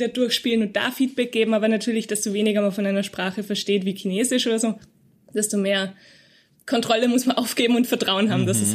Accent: Salzburg, Austria; also ich komme ursprünglich aus Salzburg

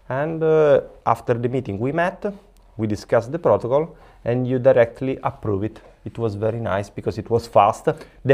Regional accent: Rome, Lazio, Italy; English is a second language; I'm from Italy. I'm from Rome. I am 35 years old.

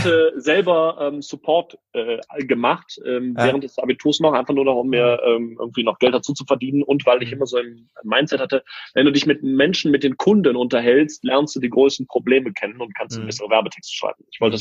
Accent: Wuppertal, North Rhine-Westphalia, Germany; Aber wir kommen aus Wuppertal.

